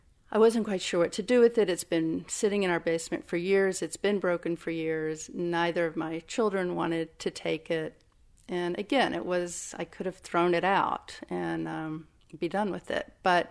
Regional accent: Kentucky, United States; I grew up in Kentucky, so I have a real connection to Kentucky

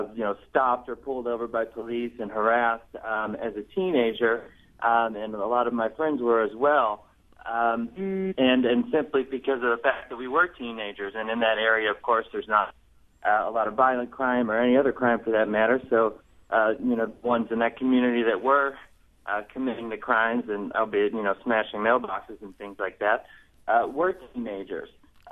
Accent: Oakville, Missouri, United States; I grew up in Oakville, Missouri, of course

